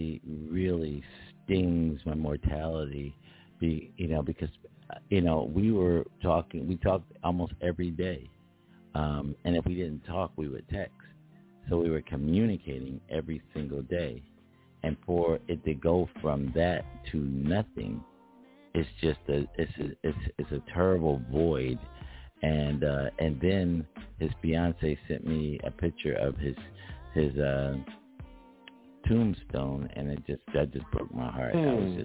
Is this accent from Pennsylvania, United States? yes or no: yes; Philadelphia, Pennsylvania, United States; I Philly is in the back of my head because I was raised in Philly